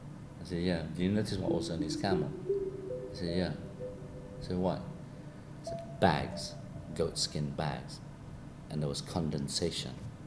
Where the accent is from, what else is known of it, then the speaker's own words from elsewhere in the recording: Egypt; I grew up in Egypt. I remember, you know, I was playing football in Segambut. I was 3 or 4, I mean, before we moved out.